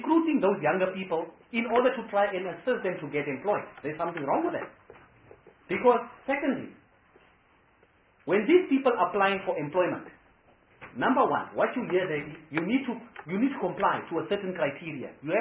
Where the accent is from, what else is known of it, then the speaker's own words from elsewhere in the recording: Northern Cape, South Africa; I'm speaking about the Northern Cape in particular because I'm coming from the Northern Cape.